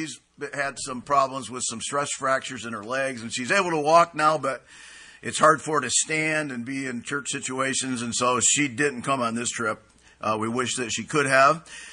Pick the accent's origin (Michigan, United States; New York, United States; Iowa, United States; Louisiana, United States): Michigan, United States; Flint; But I grew up in Flint. I went to Ainsworth High School, Carmen School District.